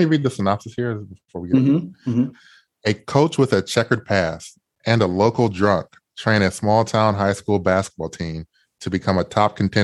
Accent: Indiana, United States; It was a lot of fun watching this one because I'm from Indiana.

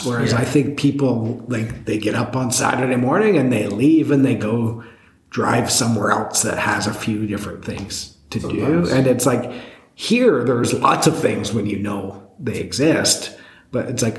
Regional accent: Belleville, Ontario, Canada; And I grew up in Belleville, and the Quinty Mall was a fun mall to go to.

